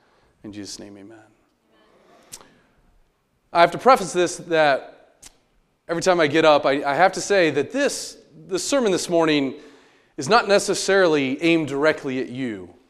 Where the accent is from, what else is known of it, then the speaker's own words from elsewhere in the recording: Pacific Northwest, United States; Growing up in the Northwest for my high school career, there is an incredible place that we were able to go backpacking.